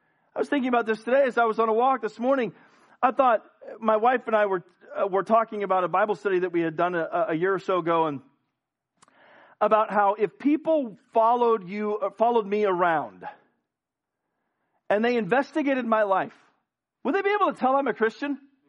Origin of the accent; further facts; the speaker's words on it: United States; By the mercy of God, I'm an American. I could have been born in Venezuela or North Korea.